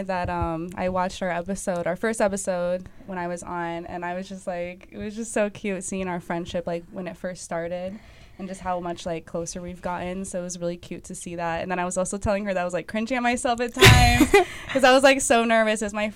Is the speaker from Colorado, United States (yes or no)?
yes; Boulder, Colorado, United States; now in Chicago, United States; I've lived here in Chicago for 10 years now. I'm from Boulder, Colorado.